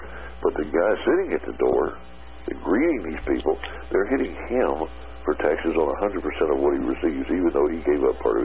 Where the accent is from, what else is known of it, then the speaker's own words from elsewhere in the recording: Lake Charles, Louisiana, United States; right out of my hometown, Lake Charles, Louisiana